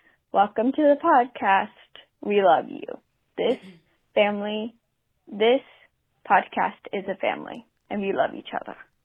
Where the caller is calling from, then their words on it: Seattle, Washington, United States; I've called on here before. I'm from Seattle, Washington.